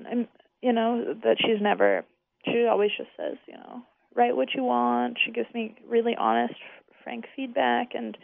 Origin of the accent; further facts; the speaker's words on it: Pahrump, Nevada, United States; My partner, Derek Palacio, who's also a writer, he and I are starting it in my hometown in Pahrump, Nevada